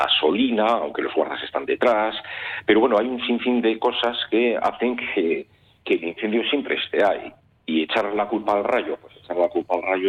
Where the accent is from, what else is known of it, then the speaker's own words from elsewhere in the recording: Basque Country, Spain; en nuestra zona nosotros somos de Encartaciones